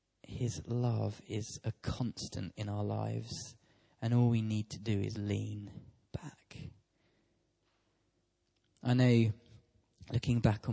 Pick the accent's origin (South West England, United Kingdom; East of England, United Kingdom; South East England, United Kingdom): South East England, United Kingdom; Tunbridge; I grew up in Tunbridge